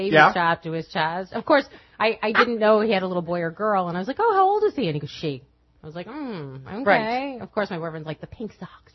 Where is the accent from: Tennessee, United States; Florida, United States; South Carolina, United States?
Florida, United States; Yes, my real family. I'm from South Florida.